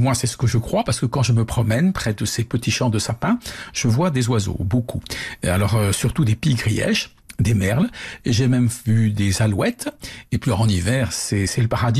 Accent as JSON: {"language": "French", "region": "Bourgogne-Franche-Comté", "country": "France", "tie": "born or raised there", "said": "c'est chez moi, dans le Morvan, qu'on produit le plus de sapins de Noël en France. Donc je les connais bien, ces petits sapins, depuis mon enfance."}